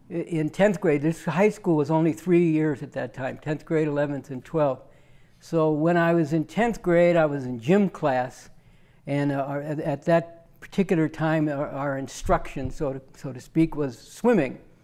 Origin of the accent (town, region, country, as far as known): Berkeley, California, United States; born or raised there